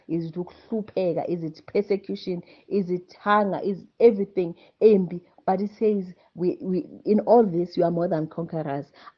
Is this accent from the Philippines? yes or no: no; South Africa; I'm from in Africa. I'm from Africa, South Africa.